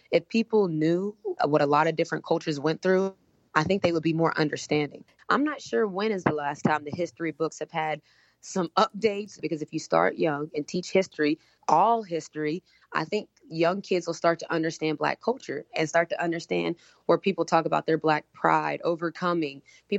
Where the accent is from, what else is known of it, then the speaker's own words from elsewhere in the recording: West Virginia, United States; Yeah, in West Virginia. So I grew up in West Virginia.